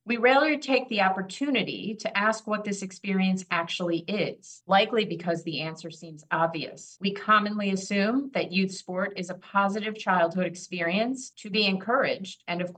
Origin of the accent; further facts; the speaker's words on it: Illinois, United States; I grew up in the Chicago suburbs, actually. And I think that growing up in Illinois is important